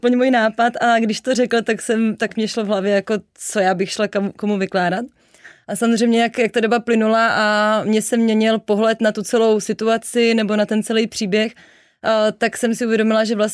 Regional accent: Brno, South Moravian Region, Czechia; Já jsem blíženec z Brna, ano.

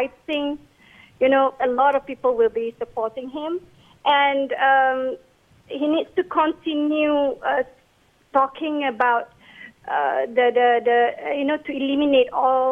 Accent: Malaysia; say that that is our best quality as Malaysian

